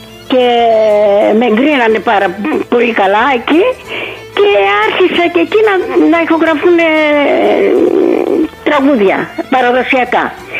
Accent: Rhodes, South Aegean, Greece; Η μητέρα μου, ο μπαμπάς μου από το Καστελόριζο και εγώ γεννήθηκα στη Ρόδο. Μεγάλωσα, παντρεύτηκα στη Ρόδο.

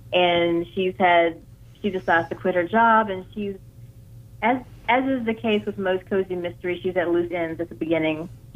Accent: North Carolina, United States; But you know, I'm from North Carolina originally.

